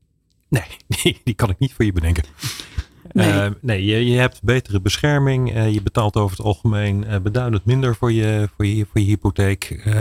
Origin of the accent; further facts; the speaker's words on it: Rotterdam, South Holland, Netherlands; Maar goed, ik zeg als Rotterdammer dan Nederlander.